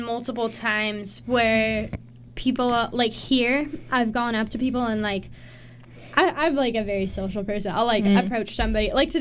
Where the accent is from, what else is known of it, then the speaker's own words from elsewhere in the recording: United States; And that's when I tell them I'm American.